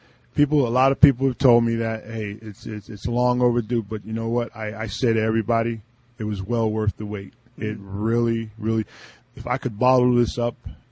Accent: New Jersey, United States; Well, one, growing up in New Jersey.

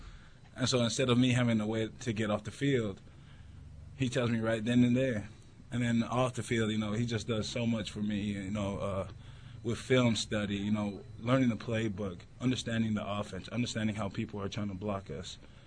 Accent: West Jordan, Utah, United States; I grew up in a great place, West Jordan, Utah.

